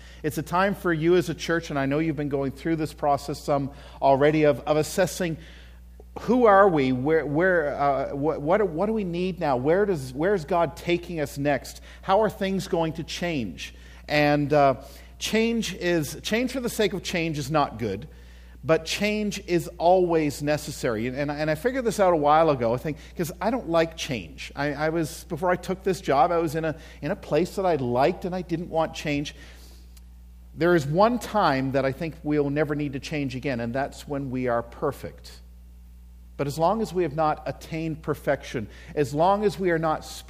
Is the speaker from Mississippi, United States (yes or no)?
no; Omaha, Nebraska, United States; I guess I'm from Omaha, and so a lot of things I see or find out about here are I'm seeing from a long ways away.